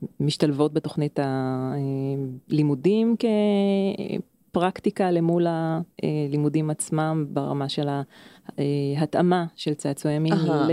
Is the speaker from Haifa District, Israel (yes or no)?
yes; Haifa District, Israel; וככה אני במקור מאזור הקריות